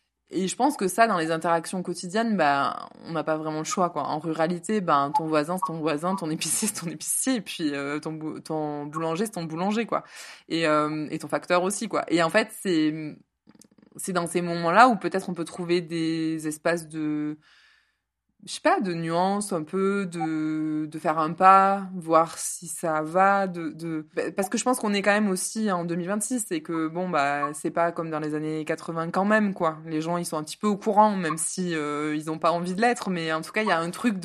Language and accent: French; Occitanie, France; born there; l'occitan fait partie de ma culture, puisque je suis née dans le Tarn, et que ben, mes grands-parents maternels, au moins, en avaient quelques notions